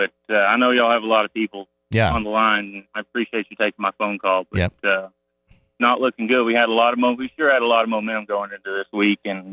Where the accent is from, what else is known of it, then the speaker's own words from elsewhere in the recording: Orlando, Florida, United States; I'm from Orlando, and I have a Razorback sticker on the back of my truck.